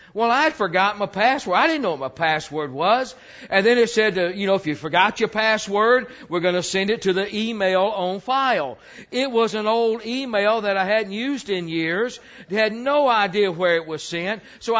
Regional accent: Alabama, United States; And we're from Alabama. Terry said no Alabama stuff, but we're from Alabama.

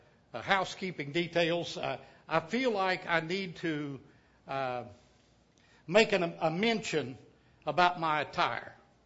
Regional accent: Squabble Creek, Kentucky, United States; I'm from Squabble Creek. That's in Perry County, P-E-R-R-Y, Perry. Perry County, Kentucky.

